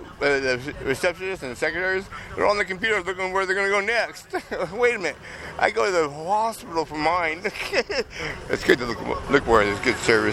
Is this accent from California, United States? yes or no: yes; San Jose, California, United States; but I was born and raised in San Jose, so in the dawn of computers and all.